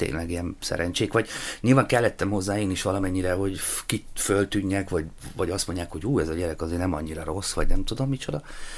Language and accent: Hungarian; Hungary; tehát magyarországi színészként, vagy magyarként